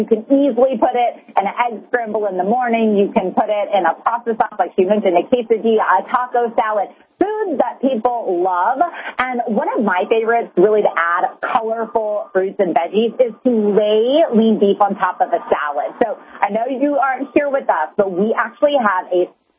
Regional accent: Texas, United States; No, girl, I'm from Texas, so snowboarding is not really at the top of my list. I've walked in snow, so that's important.

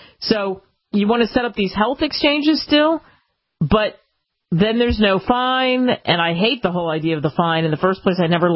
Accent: United States; where are you from, lass? America. Then by the time he heard my accent, oh, of course, going back to the U.S., eh? Yep.

